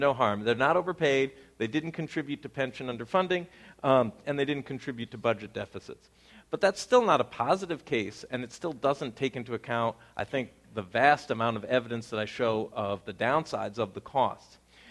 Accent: New York, United States; My home state of New York, for example, is 100% funded if you use the 8% government discount rate.

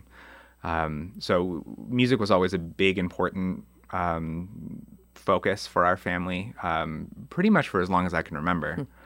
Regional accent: Grand Rapids, Minnesota, United States; also born or lived in Kenora, Canada; I was born in Kenora, Ontario. My whole family's Canadian. But when I was five, my dad took a job just temporarily in Grand Rapids, Minnesota, working at a paper mill. And we just thought we'd live there for 2, maybe 3 years. And we ended up staying there over a decade.

